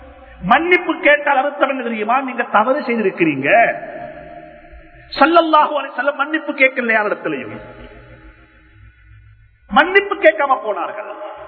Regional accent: Sri Lanka; born there; இந்த இலங்கையில நாங்கள் பிறந்தோம், இலங்கை பிரஜைகளாக வாழ்ந்து கொண்டிருக்கிறோம்.

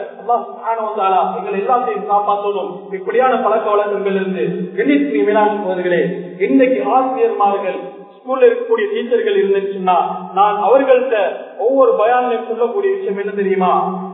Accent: Colombo, Western Province, Sri Lanka; நான் கொழும்பை சேர்ந்தவர்

